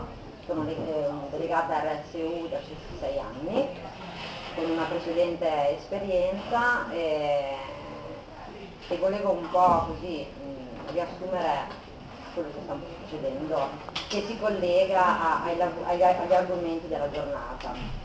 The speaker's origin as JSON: {"language": "Italian", "town": "Modena", "region": "Emilia-Romagna", "country": "Italy", "said": "vengo da Modena"}